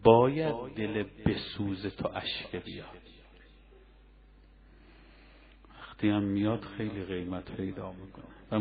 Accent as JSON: {"language": "Persian", "town": "Mashhad", "region": "Razavi Khorasan", "country": "Iran", "tie": "born or raised there", "said": "ما بچه مشهدیم، رضوی هم هستیم، اولاد امام رضاییم"}